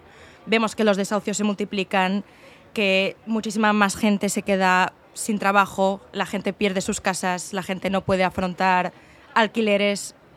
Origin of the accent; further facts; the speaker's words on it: Barcelona, Catalonia, Spain; Las que estamos aquí entrevistándole todas somos del Raval y yo personalmente me quiero quedar a vivir el resto de lo que me queda en el Raval.